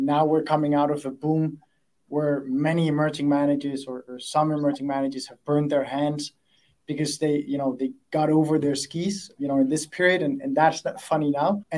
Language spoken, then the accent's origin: English; Denmark; because I'm from Denmark